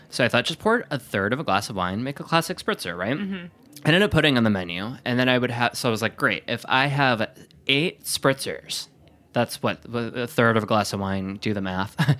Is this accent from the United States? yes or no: yes; Wisconsin, United States; I'm from Wisconsin where, you know, we don't have very much.